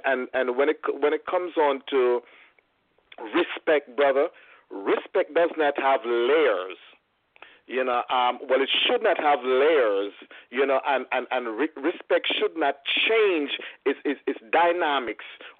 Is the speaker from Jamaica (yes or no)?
yes; Jamaica; I grew up in Jamaica, as you know, Chris, that's where we're from, right? And so in Jamaica, I grew up in an era where children must be seen and not heard